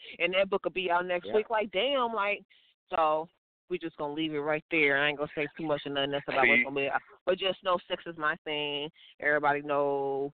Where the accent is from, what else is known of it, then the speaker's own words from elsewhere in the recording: Georgia, United States; also born or lived in Cincinnati; now in Orlando, United States; I was raised in Georgia. I lived in Ohio, Cincinnati, for a few years, for about 8 years. And I just recently moved to Orlando, Florida.